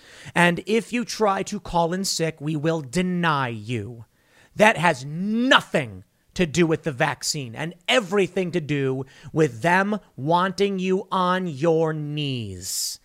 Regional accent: Chicago, Illinois, United States; I'm from Chicago.

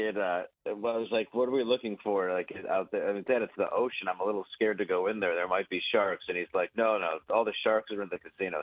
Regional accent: Detroit, Michigan, United States; I'm from Detroit.

